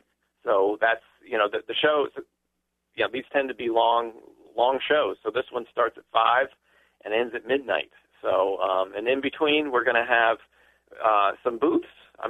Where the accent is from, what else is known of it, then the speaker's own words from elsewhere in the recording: Wilmington, Delaware, United States; So we've held festivals in Wilmington, Delaware, my hometown just outside of Philadelphia.